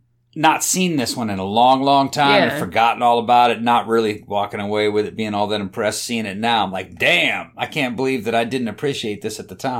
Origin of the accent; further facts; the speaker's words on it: United States; It's kind of a weird dynamic, you know, being an American, you see, like, this happening in a third world setting.